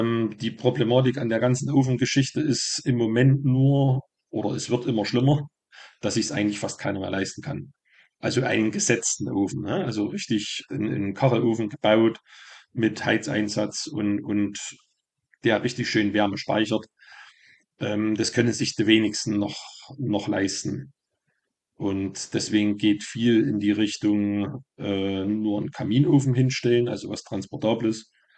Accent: Oelsnitz, Saxony, Germany; Ich bin in Ölsnis geboren und ja, lebe mein ganzes Leben schon hier. Einmal haben wir ein paar Jahre dann mit meiner Frau die erste Wohnung hatten wir in Weischlitz, sie ist 10 Kilometer weiter von hier.

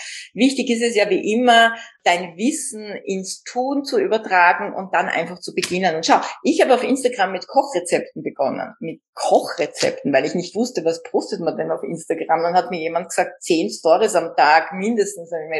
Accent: Vienna, Austria; Und bei uns in Österreich schon gar nicht. Und in Wien.

